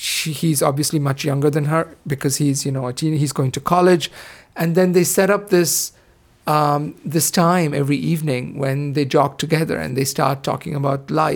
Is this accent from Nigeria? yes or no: no; India; now in United States; I grew up in India and I'd never heard of hot yoga, you know, ever. And the first time I heard about it was after I came to the US